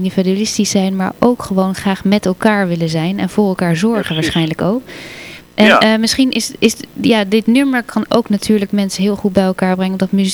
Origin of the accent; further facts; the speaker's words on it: Amsterdam, North Holland, Netherlands; nou, als Amsterdammer, eigenlijk is Haarlem gewoon een buitenwijk van Amsterdam hoor.